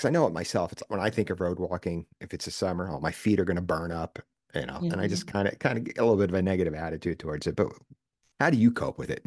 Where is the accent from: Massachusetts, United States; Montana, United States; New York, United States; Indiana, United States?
New York, United States; As a kid, I was a walker. And I grew up outside in New York City. I walked everywhere.